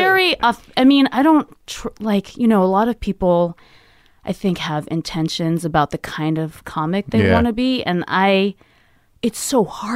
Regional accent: San Francisco, California, United States; I grew up in San Francisco proper.

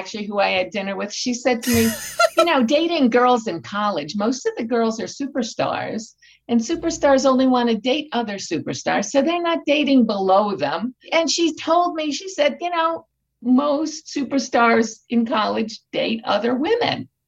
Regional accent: Montclair, New Jersey, United States; In Montclair, New Jersey.

